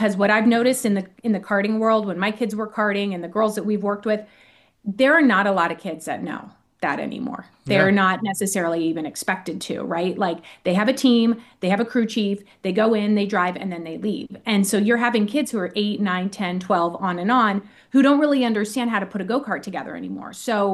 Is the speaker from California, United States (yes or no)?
no; Indianapolis, Indiana, United States; So I grew up in Indy. I grew up at the tracks. I grew up all over the place traveling with him and the team.